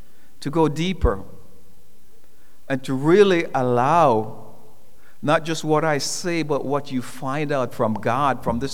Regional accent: Jamaica; after he met me and knew that I'm from Jamaica, he was able to relax

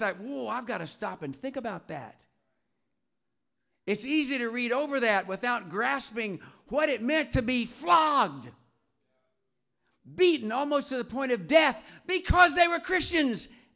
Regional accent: Tennessee, United States; When I grew up in Tennessee, and one of the favorite places to go growing up was Gatlinburg, Tennessee.

